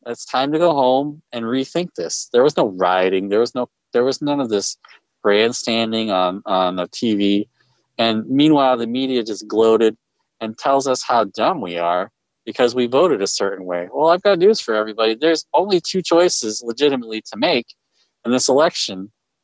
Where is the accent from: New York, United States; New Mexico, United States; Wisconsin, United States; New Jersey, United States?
Wisconsin, United States; And, oh man, seeing my home state, my native home state of Wisconsin flip red and Michigan turn red.